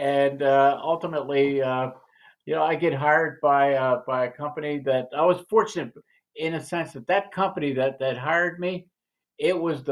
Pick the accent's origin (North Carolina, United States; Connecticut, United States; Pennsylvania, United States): Pennsylvania, United States; Philadelphia; also born or lived in Germany; I came here as an immigrant with my parents. I came from Germany, but my parents were from Ukraine. And so, ultimately, we wound up in Philadelphia.